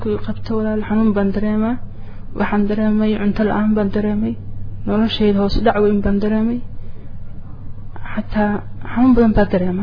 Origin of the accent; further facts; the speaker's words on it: Galkayo, Mudug, Somalia; born there; aniga waxaan ku dhashay bo Galkacyo Galkacyo ku dhashay